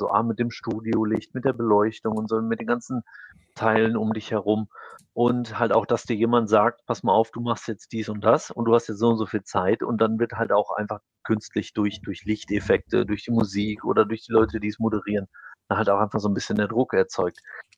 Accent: North Rhine-Westphalia, Germany; Ich komme aus Münsterland

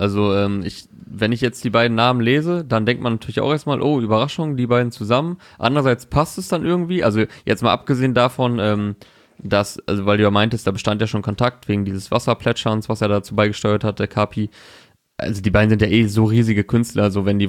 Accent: Osnabrück, Lower Saxony, Germany; Letzte Woche war ich in Stuttgart. Diese Woche bin ich in meiner Heimat Osnabrück.

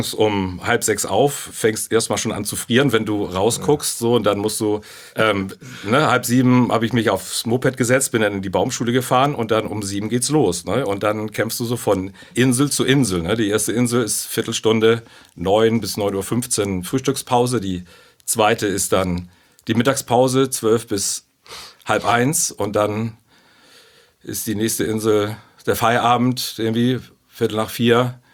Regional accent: Rönneburg, Hamburg, Germany; ist in Rönneburg, herrliche Gegend, südlich, aber noch auf Hamburger Seite, das ist ganz wichtig, bin ich eigentlich so in der Natur groß geworden, ne?

